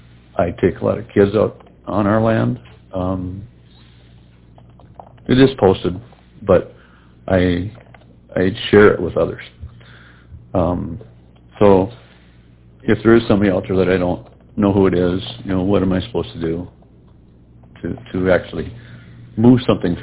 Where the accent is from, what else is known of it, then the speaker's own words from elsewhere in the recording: Wahpeton, North Dakota, United States; from Wahpeton, North Dakota.